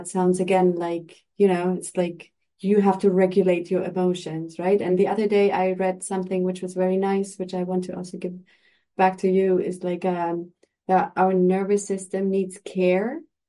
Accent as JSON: {"language": "English", "country": "Germany", "tie": "born or raised there", "second_language": "English", "said": "like as a German, like a person who was born and raised in German, all this talks like about ancestors, I always feel like, should we really? So I think that one of the problems why it's so hard also in Germany"}